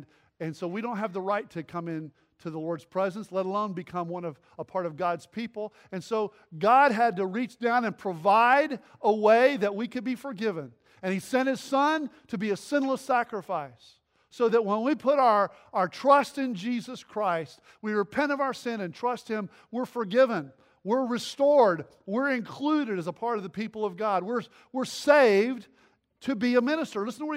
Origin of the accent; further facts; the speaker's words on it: Texas, United States; And then I grew up in Texas. You had the Cowboys, and they had their own group, and they all dressed a certain way.